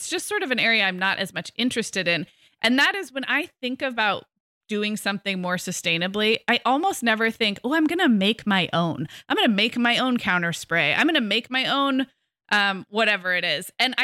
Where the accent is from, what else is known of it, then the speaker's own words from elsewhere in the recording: California, United States; And I'm a Californian. We all grew up in droughts in the 90s